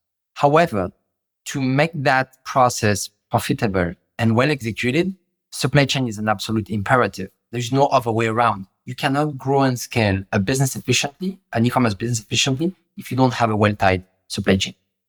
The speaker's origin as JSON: {"language": "English", "country": "France", "tie": "born or raised there", "said": "I grew up in France. I'm originally from Morocco, my family."}